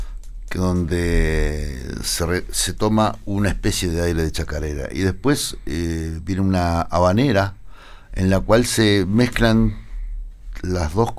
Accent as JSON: {"language": "Spanish", "country": "Uruguay", "said": "Yo me considero uruguayo y oriental."}